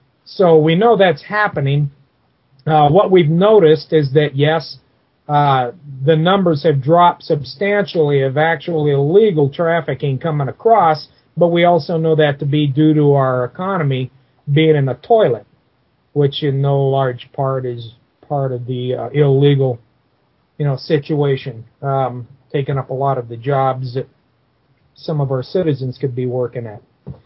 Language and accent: English; Mexico; I was raised in Mexico on my grandfather's ranch. I know those people well. I know the culture very well.